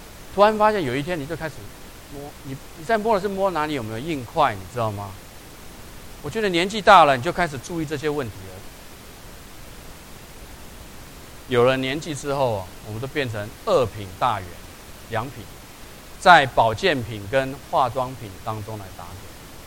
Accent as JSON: {"language": "Chinese", "country": "Taiwan", "lives_now": "United States", "said": "我自己从台湾来的，我在美国纽约州念研究所，一晃眼就已经25年了。"}